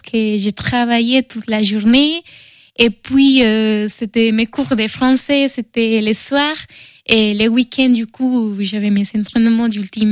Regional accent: Bogotá, Bogotá D.C., Colombia; French is a second language; also born or lived in Bordeaux; now in Angers, France; Moi, je viens de Bogota, que c'est assez grand, assez chaotique un petit peu.

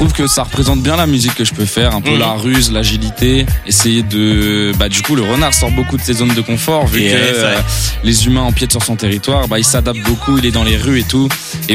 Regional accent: Saint-Saturnin, Pays de la Loire, France; Moi, je suis d'Angers, mais dans la campagne, à côté. Je suis pas loin de Brissac-Quincé, dans un village qui s'appelle Saint-Saturnin. Oui. Et voilà, j'ai grandi là-bas.

